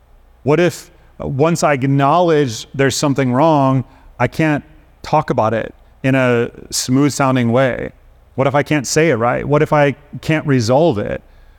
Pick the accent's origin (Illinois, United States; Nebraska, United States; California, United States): Illinois, United States; Chicago; Like, I grew up in Chicago, where people are kind of odd about this sort of emotional confrontation.